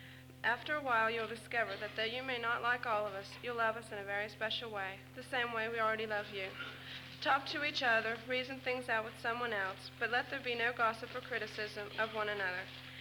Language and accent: English; Parkersburg, United States; I'm from Parkersburg.